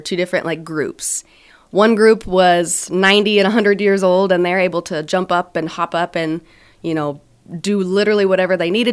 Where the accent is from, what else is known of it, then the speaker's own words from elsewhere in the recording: Scottsbluff, Nebraska, United States; Yeah, born and raised in Scottsbluff